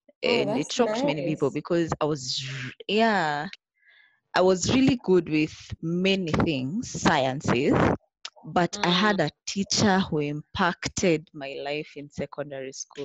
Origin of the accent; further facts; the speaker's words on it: Kenya; I'm Kenyan.